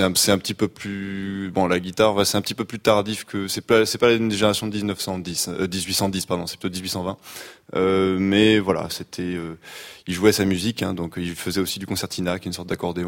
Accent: Paris, Île-de-France, France; Je suis parisien d'origine, un vrai de vrai.

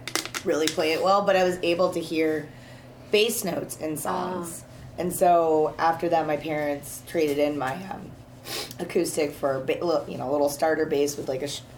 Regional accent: Rochester, New York, United States; I grew up in Rochester, New York.

